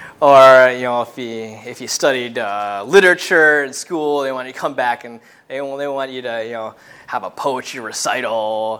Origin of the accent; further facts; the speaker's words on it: Long Island, New York, United States; Now, I grew up in Long Island, and I haven't regularly attended there since high school.